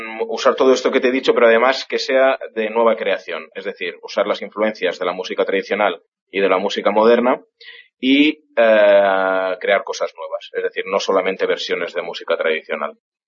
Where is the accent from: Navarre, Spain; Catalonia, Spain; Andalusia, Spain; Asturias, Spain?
Catalonia, Spain; Barcelona; todos los miembros somos aquí de Barcelona. Y la respuesta es fácil, la mitad del grupo son hijos de inmigrantes gallegos llegados aquí a Cataluña, pues hará unos 30, 40 años.